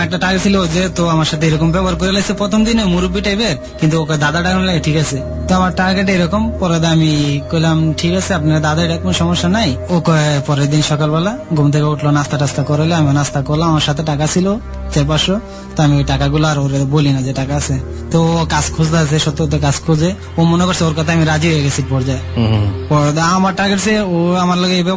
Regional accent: Comilla, Chittagong Division, Bangladesh; আমি তো আসছিলাম কুমিল্লার থেকে আমার একটা চাকরি লাগবে আমার বাড়ি তো কুমিল্লার

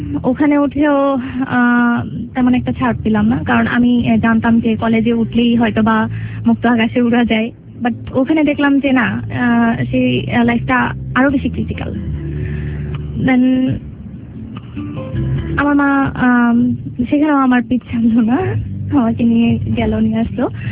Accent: Dhaka, Dhaka Division, Bangladesh; also born or lived in Comilla; আমার শৈশবকালটা সম্পূর্ণই শুরু হয় ঢাকাতে, আমার জন্ম কুমিল্লাতে। আমার যখন বয়স দেড় কি দুই তখন আমার ফ্যামিলি আমাকে ঢাকায় নিয়ে আসে।

